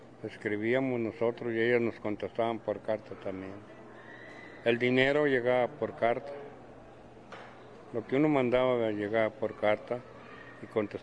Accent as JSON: {"language": "Spanish", "country": "Mexico", "said": "Y... somos mexicanos, ¿verdad?"}